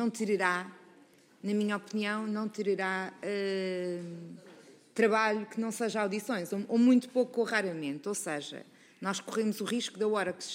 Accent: Lisbon, Portugal; eu sou de Lisboa

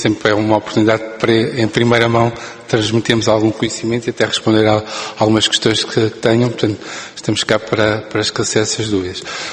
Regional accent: Bencatel, Alentejo, Portugal; sou de Bencatel, portanto, Bencatel Vila Viçosa.

